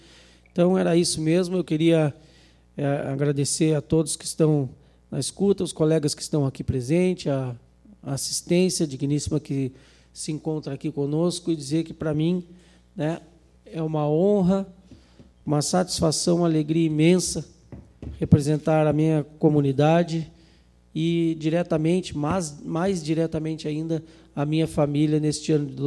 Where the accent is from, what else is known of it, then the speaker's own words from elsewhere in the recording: São José do Norte, Rio Grande do Sul, Brazil; me orgulho muito de ser nortense, tenho amor à minha terra